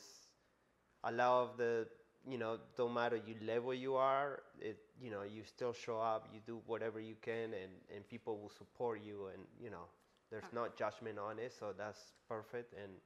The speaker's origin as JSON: {"language": "English", "country": "Uruguay", "said": "I'm original from Uruguay. Uruguay is way down there, South America, between Argentina and Brazil, just in case you don't know. It's a small little country, only like 3 million people."}